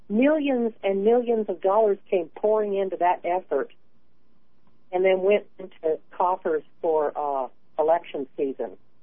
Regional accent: Los Angeles, California, United States; we come from Los Angeles, and we've always been very ecology-minded

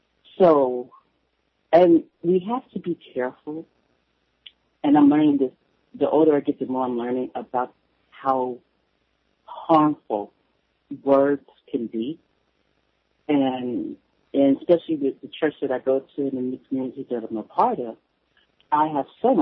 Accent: California, United States; born there; I'm Vietnamese, and I was born in California.

